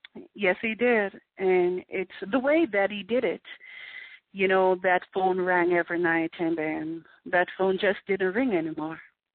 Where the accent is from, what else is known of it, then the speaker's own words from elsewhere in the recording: New York, United States; I love to wear boots because I'm a New Yorker. I've lived in New Yorker. I'm New York for many years.